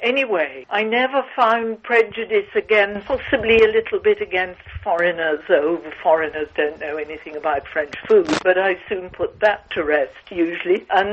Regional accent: England, United Kingdom; I said, "Oh, no, I don't think I could. I'm too English. I can't write about myself."

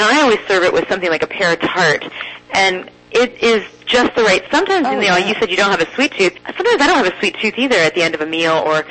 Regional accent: Columbus, Ohio, United States; my hometown here, Columbus, Ohio, is celebrating its bicentennial

